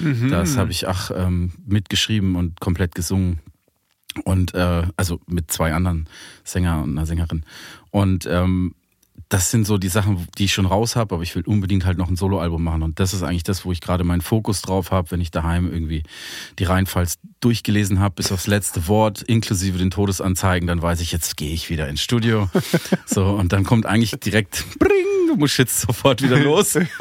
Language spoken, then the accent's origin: German; Munich, Bavaria, Germany; Ja, ich komme aus München, also ich bin gebürtiger Münchner.